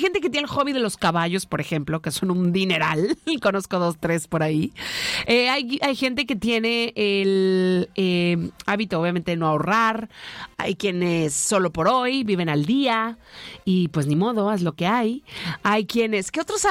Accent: Baja California Sur, Mexico; ¿a poco no los cabeños sentimos Playa del Carmen y Cancún como a la otra

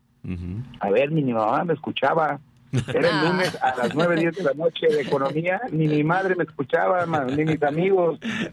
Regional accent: El Paso, Texas, United States; No, soy paseño, allá nací, crecí allá, estudié en Guadalajara.

